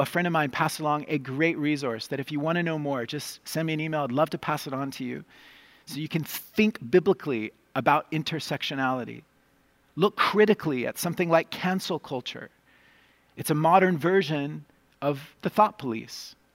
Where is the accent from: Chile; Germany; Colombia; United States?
Colombia; my years growing up in Colombia around the poor